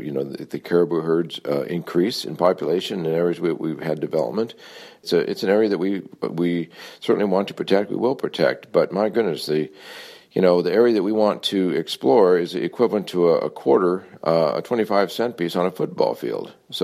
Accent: Fairbanks, Alaska, United States; Well, you know, I've lived here all my life. I was born in Fairbanks.

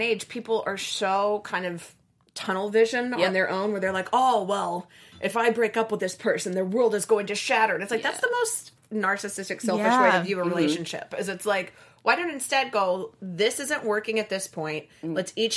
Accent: Alabama, United States; I'm from Alabama, too. So it's like, I'm allowed to say it.

